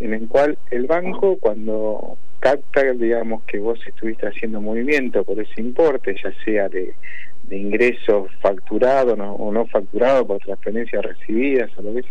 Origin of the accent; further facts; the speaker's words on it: Claypole, Buenos Aires Province, Argentina; born there; Yo soy nacido allá en Almirante Brown, digamos, en la zona de Claypole.